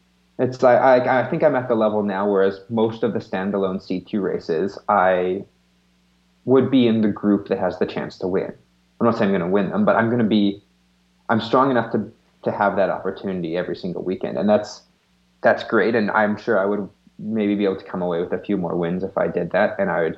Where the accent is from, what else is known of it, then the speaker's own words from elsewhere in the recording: Canada; I sort of have the luxury of being a Canadian and not having to worry about UCI points that much.